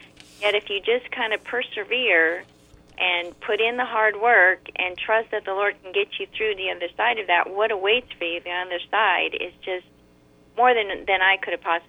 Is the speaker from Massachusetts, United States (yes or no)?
no; California, United States; We grew up in Southern California, and I was going to go and be a lawyer and go to law school.